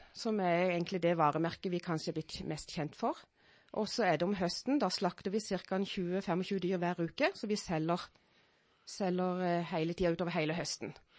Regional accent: Søgne, Agder, Norway; now in Beitostølen, Norway; jeg kommer fra Søgne, fra Vest-Agder, og flyttet til Beitostølen sommeren 80 for å da utdanne meg som kokk. Og siden har jeg vært her.

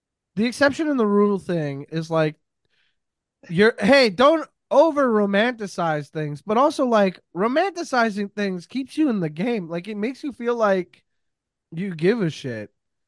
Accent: Canada; I couldn't vote because I'm Canadian.

